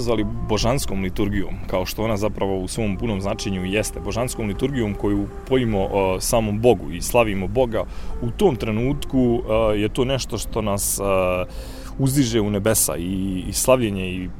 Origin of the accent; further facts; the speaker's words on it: Ilijaš, Federation of Bosnia and Herzegovina, Bosnia & Herzegovina; prema svom rodnom kraju, dakle potičem Ilijaš Podlugovi, i da zapjevam nešto vezano za svoj rodni kraj